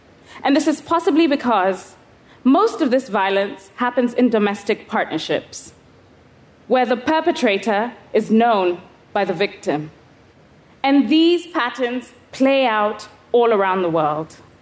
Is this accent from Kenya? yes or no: yes; Kenya; I was 11 years old, growing up in Kenya.